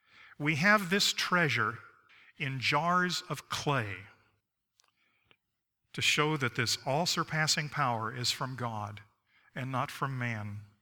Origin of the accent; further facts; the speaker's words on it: Miami, Florida, United States; I grew up in Miami, Florida, which is not south. From Miami, you have to go north to get south.